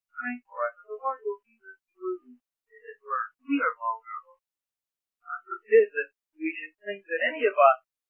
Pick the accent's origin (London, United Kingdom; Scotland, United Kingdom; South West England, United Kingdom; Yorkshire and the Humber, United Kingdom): South West England, United Kingdom; Plymouth; I'm from Plymouth. And I'm a Plymouth brother.